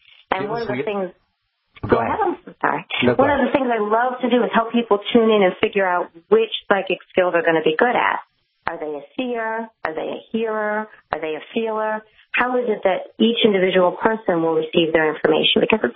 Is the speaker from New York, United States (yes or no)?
yes; Grand Island, New York, United States; now in Long Island, United States; I grew up in a small town upstate New York called Grand Island. It's a suburb of Buffalo.